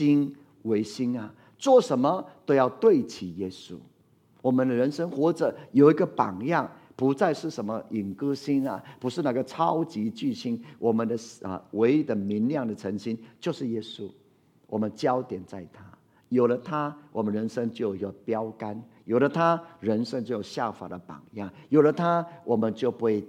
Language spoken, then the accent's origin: Chinese; Taiwan; 我们要相信只有耶稣基督是我们台湾人的盼望